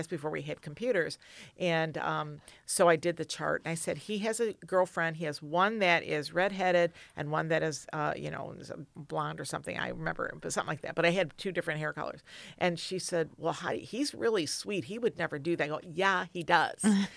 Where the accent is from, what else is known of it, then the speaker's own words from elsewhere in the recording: Toledo, Ohio, United States; also born or lived in California; I grew up in Toledo.